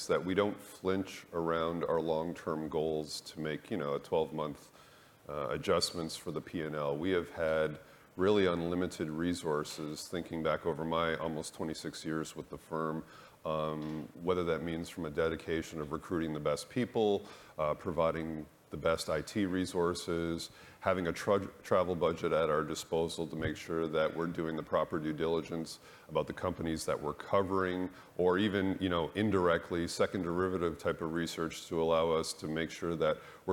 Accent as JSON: {"language": "English", "country": "Canada", "said": "I am Canadian. Yeah."}